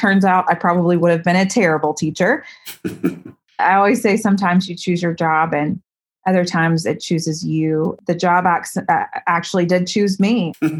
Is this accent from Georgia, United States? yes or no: yes; Atlanta, Georgia, United States; I'm an Atlanta girl, and I came down the Highway 316 to Athens, Georgia to become a Bulldog.